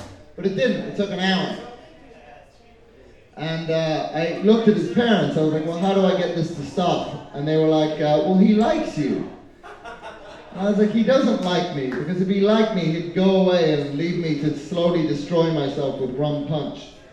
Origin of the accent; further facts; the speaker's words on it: Ireland; now in Chicago, United States; I'm like the one person who doesn't, because I'm Irish, see?